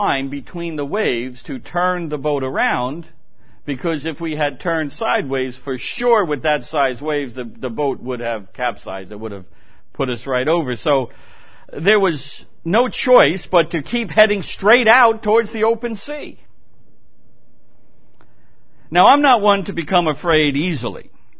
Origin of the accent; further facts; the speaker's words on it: New York, United States; I grew up on Long Island. My family moved here when I was 4 years old.